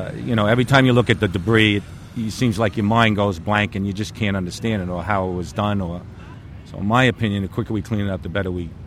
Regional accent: New York, United States; and I'm a New Yorker myself.

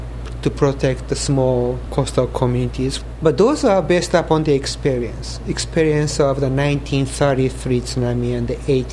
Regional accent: Japan; You know, I'm half Japanese and I grew up in Japan

